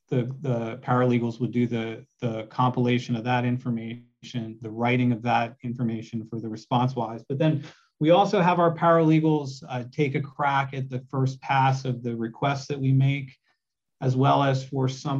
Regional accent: New Jersey, United States; now in California, United States; I'm from New Jersey. I went to LaSalle University.

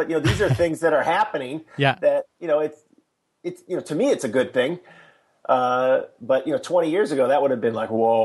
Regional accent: Midwest, United States; You know, I'm from the Midwest, so that's a little bit weird to say that sort of thing too.

